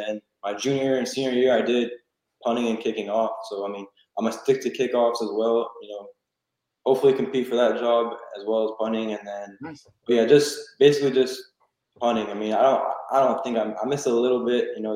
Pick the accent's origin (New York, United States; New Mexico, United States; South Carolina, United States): New Mexico, United States; I'm originally from New Mexico, and I'm kind of familiar with the area